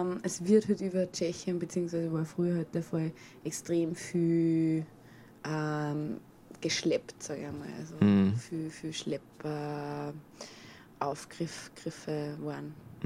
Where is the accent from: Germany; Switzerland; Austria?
Austria; Upper Austria; Ich bin ja nicht direkt in Freistadt aufgewachsen